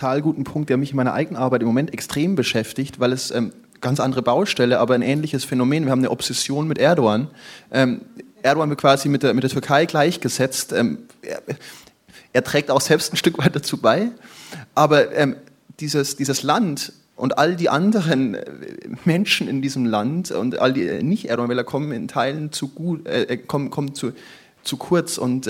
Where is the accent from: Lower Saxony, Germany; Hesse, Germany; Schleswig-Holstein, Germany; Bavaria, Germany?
Bavaria, Germany; durch Niederbayern, wo ich herkomme